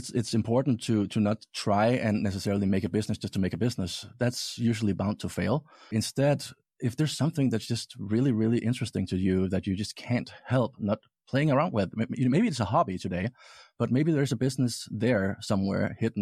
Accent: Denmark; English is a second language; Well, the background is I'm from Denmark, grew up there and started out really young with radio stuff when I was, I think, 10 years old or something like that.

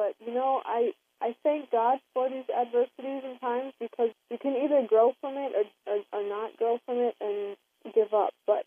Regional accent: United States; And I think being Native American myself, I can connect on a deeper level because we're all from the same kind of situation.

